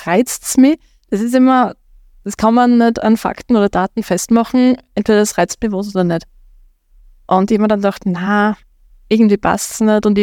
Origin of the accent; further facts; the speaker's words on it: Premstätten, Styria, Austria; Ich komme aus Bremstetten, südlich von Graz.